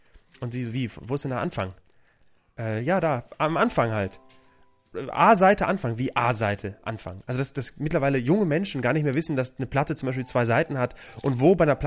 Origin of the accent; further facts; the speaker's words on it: Bremen, Germany; in Bremen-Fegesack, meinem Heimatort